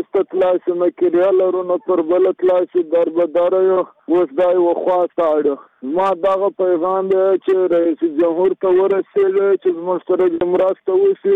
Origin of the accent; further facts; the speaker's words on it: Badghis, Afghanistan; زه د بادغیس په اوسېدونکو یم، اوس راغلم دلته په مهاجر کې یم، اوس په ریګریشن کې پروت یم،